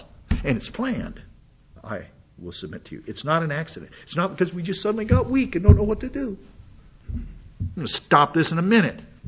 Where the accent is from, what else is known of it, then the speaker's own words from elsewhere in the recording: United States; born there; I was born in the United States.